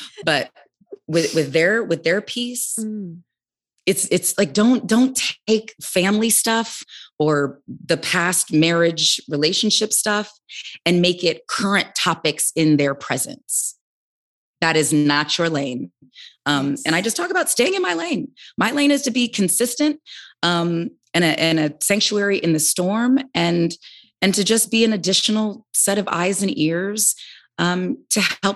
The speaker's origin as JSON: {"language": "English", "town": "Omaha", "region": "Nebraska", "country": "United States", "lives_now": "Bay Area, United States", "said": "And we're from Omaha, Nebraska, the north side. So it's just even smaller."}